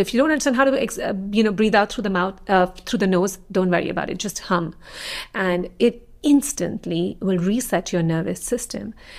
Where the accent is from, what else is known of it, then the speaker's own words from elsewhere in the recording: India; I grew up in India and I grew up in a very spiritual family